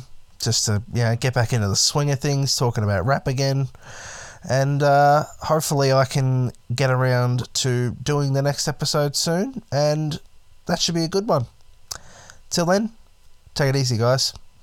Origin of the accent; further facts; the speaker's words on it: Australia; because I am an Aussie bloke recording raps in a Ghetto's World.